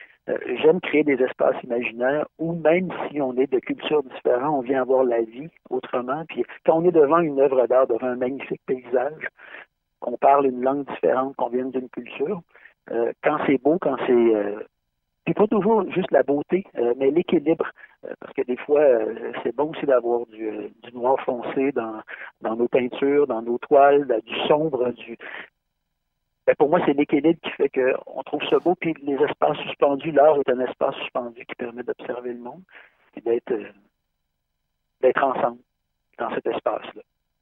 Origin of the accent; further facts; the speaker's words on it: Quebec, Canada; je suis allé chez mes parents qui habitent en Montérégie, près de la frontière américaine. C'est là où j'ai grandi